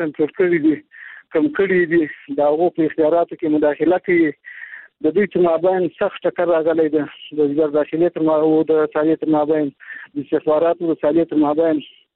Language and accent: Pashto; Afghanistan; زه خپل هم د یو افغان په حیث باندې یو تشویش لرم.